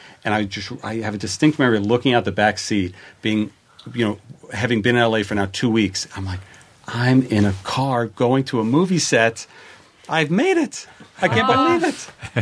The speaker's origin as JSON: {"language": "English", "region": "New Jersey", "country": "United States", "tie": "born or raised there", "moved": "as an adult", "lives_now": "Los Angeles, United States", "said": "Growing up in New Jersey, I had come to L.A. maybe once or twice. Gone to Disneyland, gone to Universal Studios."}